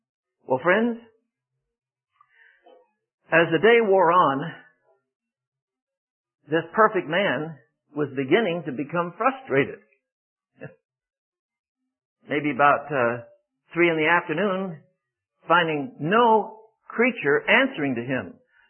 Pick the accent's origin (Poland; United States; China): China; English is a second language; By the time I was 6, I was speaking fluent Mandarin Chinese as I was raised in China in the military scene there.